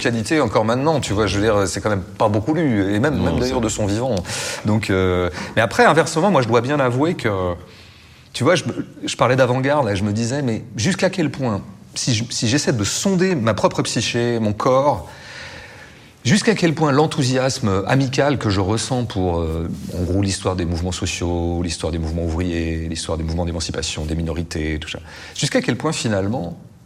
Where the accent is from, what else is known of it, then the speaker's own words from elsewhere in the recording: Nantes, Pays de la Loire, France; moi je dis Nantes, je suis nantais, donc j'essaie de ramener ma fierté